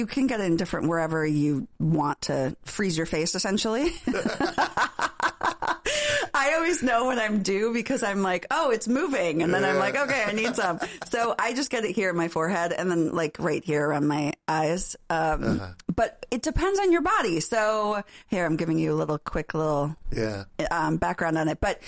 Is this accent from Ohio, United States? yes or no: no; Schaumburg, Illinois, United States; people ask, like, where are you from? And I say Chicago, and then people that are from Chicago, they're like, oh, where are you from? You know, and I'll be like, Schaumburg.